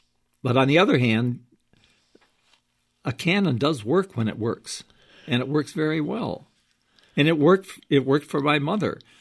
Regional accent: Missouri, United States; I'm from Missouri, show me, you know

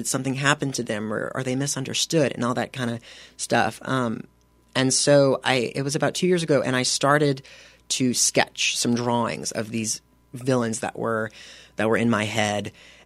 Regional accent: New Iberia, Louisiana, United States; I'm from New Iberia, so I did a lot with the Iberia Performing Arts League, or IPAL, as a lot of people know it.

